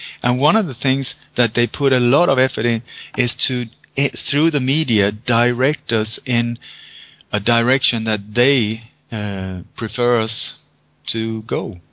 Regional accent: Sweden; also born or lived in Denmark; now in Spain; I live in Spain. You know, and I was born in Denmark. I come from Sweden

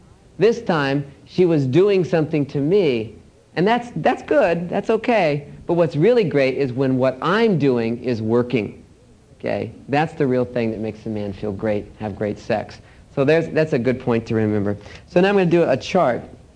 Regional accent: Texas, United States; And I'm from Texas, so that was very endearing to me.

